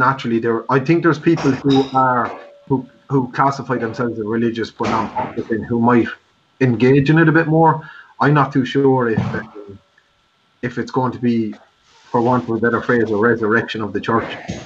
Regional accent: Ireland; as Irish people, we tend to be quite passive, so Irish society tends to just regress back towards, like, what we've always been told.

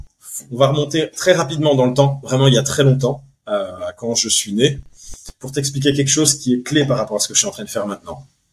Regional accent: Togo; born there; moi, je suis né donc au Togo, en Afrique.

